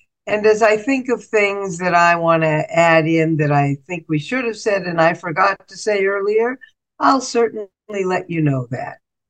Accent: Minneapolis, Minnesota, United States; I'm from Minneapolis, Minnesota.

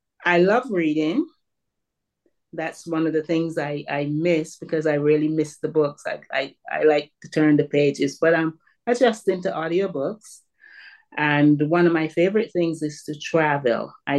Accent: Houston, Texas, United States; I am from Houston, Texas.

